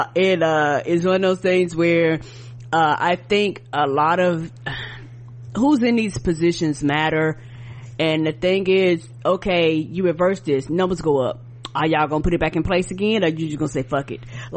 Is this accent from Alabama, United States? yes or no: no; Albany, New York, United States; born there; That's why I was born in Albany, and Albany's not a big state, a big area, and Albany's like up way up north